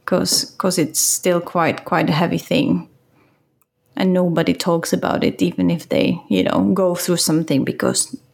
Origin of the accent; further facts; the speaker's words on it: Czechia; even in Europe, I'm coming from the Czech Republic, and the stigma is still there.